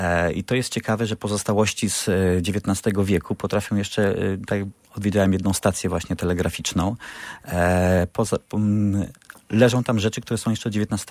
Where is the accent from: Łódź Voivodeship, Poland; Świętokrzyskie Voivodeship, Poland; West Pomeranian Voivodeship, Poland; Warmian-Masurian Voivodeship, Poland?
Świętokrzyskie Voivodeship, Poland; W dolinach, które ja się wychowywałem, w Dolinie Nidy